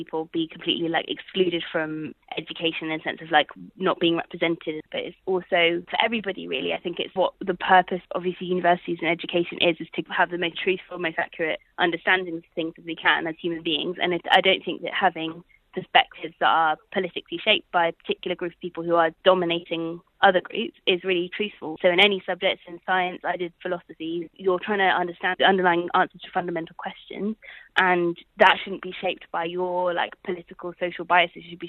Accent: Bristol, South West England, United Kingdom; also born or lived in London; so I was born in London in Brixton, but I wouldn't say that I'm from London as such because I didn't grow up there. So my dad is from Zimbabwe and my mum was born in Uganda, but she's mixed British heritage. And so I've grown up, spent most of my life in Bristol from when I was like 10 to 17.

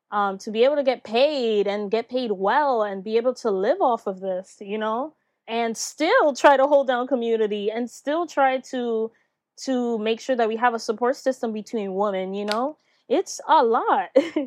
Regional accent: New York, United States; And here growing up in New York, you know, Latinas, like you just mentioned, it was like

